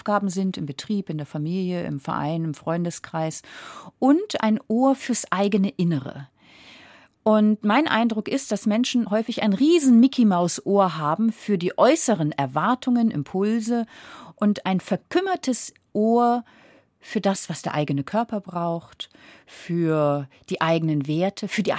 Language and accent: German; Flensburg, Schleswig-Holstein, Germany; Aber ich komme ja vom Meer, ich komme von Flensburg. Das heißt, ich bin an der Ostsee aufgewachsen.